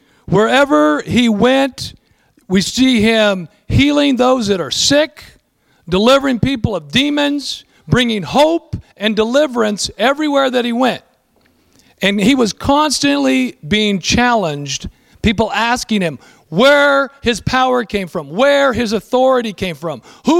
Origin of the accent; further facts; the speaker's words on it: California, United States; We came from Southern California, beach community. I'm a surfer.